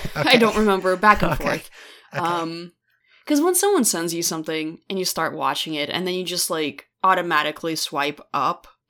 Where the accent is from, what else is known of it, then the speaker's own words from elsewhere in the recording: New York, United States; We're from New York is what I meant to say.